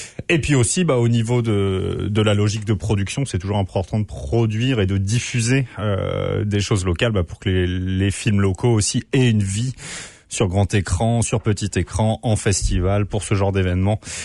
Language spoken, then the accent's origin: French; France; now in Canada; comme on dit chez nous en France, je sais pas comment on dit ici